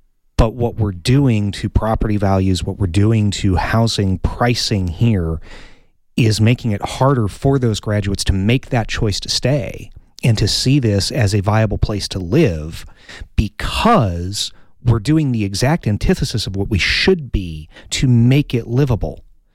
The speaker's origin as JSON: {"language": "English", "town": "Green Valley", "region": "Arizona", "country": "United States", "tie": "born or raised there", "said": "I was born and raised in Green Valley. Yes, there are like 7 of us who were born down there, I know. But born and raised in Green Valley, went to the U of A."}